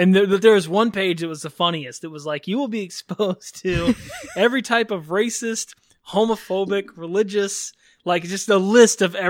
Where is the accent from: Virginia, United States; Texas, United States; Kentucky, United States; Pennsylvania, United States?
Texas, United States; moved away as an adult; I grew up in Texas, lived there for most of my life. And then in 2015, when I was, what was I then? 31-ish. And I moved out here to pursue comedy